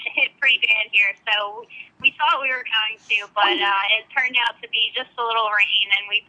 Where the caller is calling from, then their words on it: New Jersey, United States; I'm calling from New Jersey.